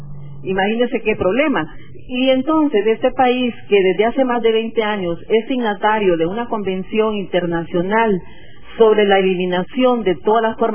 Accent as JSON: {"language": "Spanish", "country": "Honduras", "said": "nosotros, por ejemplo, como pueblo hondureño, hemos estado acostumbrados a votar por el partido"}